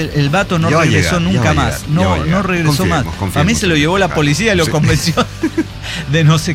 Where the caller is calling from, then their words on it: León, Guanajuato, Mexico; soy el iletrado de León, Guanajuato